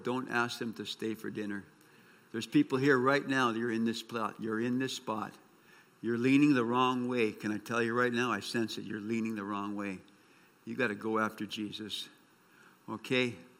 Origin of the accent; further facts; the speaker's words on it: Geraldton, Western Australia, Australia; I used to come back to Geraldton, my hometown, and I was all over the world